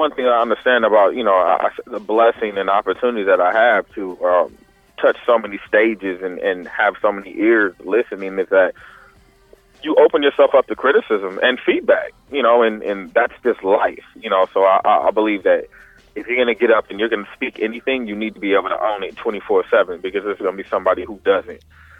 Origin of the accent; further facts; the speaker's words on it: Oakland, California, United States; you know, I'm from the Bay Area, I'm from Oakland, but my son was born in Santa Clara County